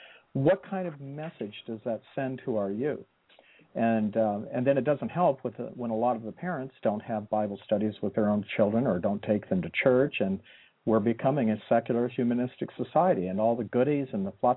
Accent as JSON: {"language": "English", "town": "Great Falls", "region": "Montana", "country": "United States", "tie": "born or raised there", "said": "When I was growing up in Great Falls, Montana, in the 1960s, we used to have nativity pageants during Christmas."}